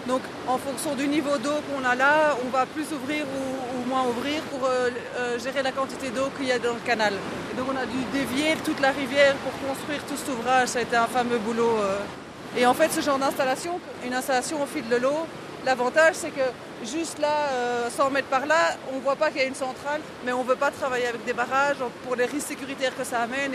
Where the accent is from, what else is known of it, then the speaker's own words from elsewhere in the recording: Belgium; chez nous en Belgique